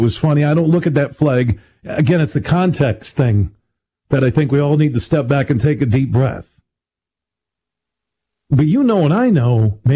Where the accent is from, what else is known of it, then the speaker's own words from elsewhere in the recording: Michigan, United States; That's why I grew up in Michigan.